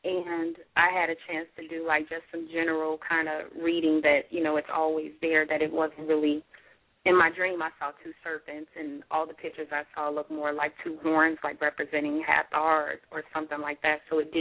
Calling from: Rantoul, Illinois, United States; It's a small town, yes. Rantoul, in the middle of nowhere.

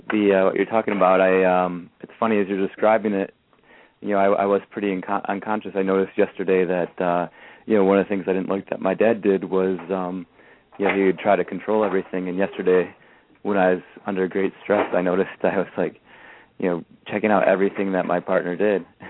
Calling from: Attica, Michigan, United States; I'm calling from Attica, Michigan, and I'm the client that Rex was referring to.

